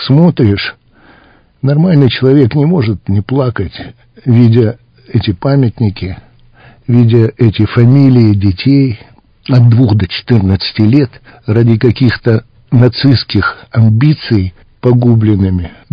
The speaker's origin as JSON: {"language": "Russian", "town": "Rostov-on-Don", "region": "Rostov Oblast", "country": "Russia", "lives_now": "Irkutsk, Russia", "said": "С 1981 года я живу в городе Иркутске и работаю в этом замечательном театре. Сам я ростовчанин"}